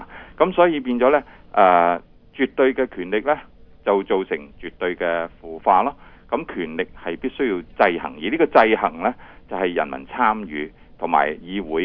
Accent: Hong Kong; now in Canada; 我亦都来自香港啦，咁啊亦都系1988年嘅时候咧就移民嘅，咁咧当时嚟讲咧移咗民之后咧，咁多年来咧喺加拿大度一个所谓民主嘅国家度生活咗咁多年啦

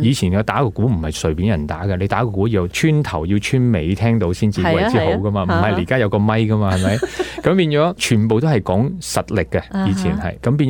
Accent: China; 我哋中国人系以前喺农耕嘅社会度

